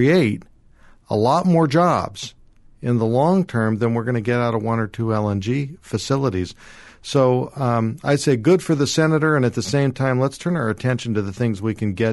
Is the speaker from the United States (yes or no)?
yes; Oregon, United States; I grew up in Northwest Oregon. My wife grew up in Northwest Oregon. We raised our family in Washington County.